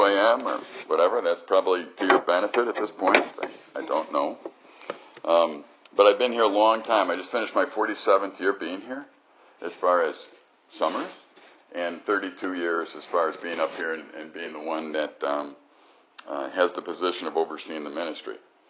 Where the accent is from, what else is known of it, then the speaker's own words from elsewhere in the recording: Chicago, Illinois, United States; I came from Chicago and really was there during the school year and usually at camp during the summer.